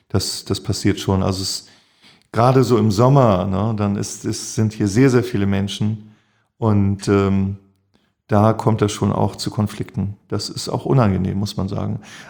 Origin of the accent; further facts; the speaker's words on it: Hamburg, Germany; Das ist meine Heimat hier, ich fühle mich hier sehr, sehr wohl